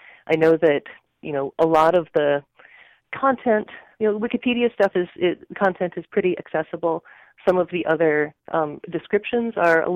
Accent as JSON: {"language": "English", "region": "Minnesota", "country": "United States", "said": "I'm from Minnesota."}